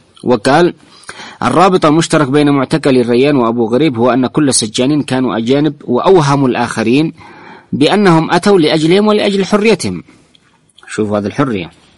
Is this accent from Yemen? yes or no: yes; Yemen; أصبح اليوم واقع عندنا في اليمن